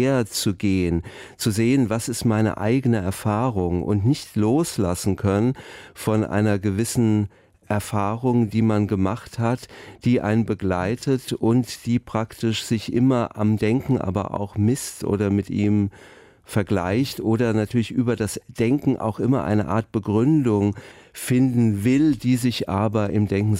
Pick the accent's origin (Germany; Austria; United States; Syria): Germany; Hesse; der Katholizismus in Hessen oder wo ich aufgewachsen bin